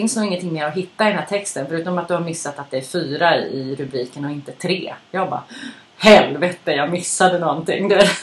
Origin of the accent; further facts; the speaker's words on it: northern Sweden, Sweden; jag är då från norra Sverige och lutheranism är ju väldigt så här präglande där uppe.